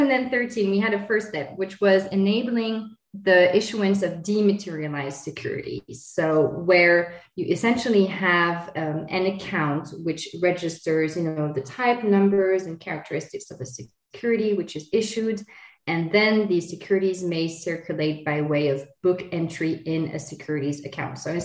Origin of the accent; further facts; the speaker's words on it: France; also born or lived in United States; now in Luxembourg; I am born and bred in France, and actually a bit also in the United States. That's just for the anecdote. But I came in 2010 to Luxembourg, and I was able to become a Luxembourg national